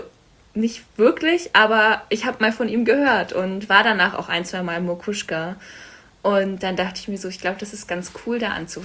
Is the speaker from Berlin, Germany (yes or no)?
yes; Berlin, Germany; Ich komme aus Berlin ursprünglich, bin da aufgewachsen.